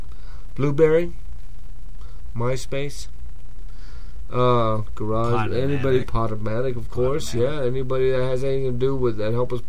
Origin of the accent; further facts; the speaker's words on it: Texas, United States; since I am from Texas here, and I am a Minnesota fan, not a Dallas fan